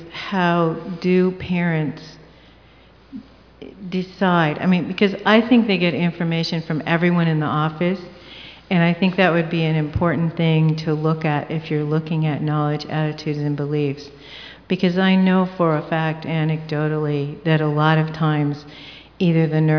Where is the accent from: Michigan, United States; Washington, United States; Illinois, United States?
Washington, United States; from Washington State, and I have a question for Michelle Mergler.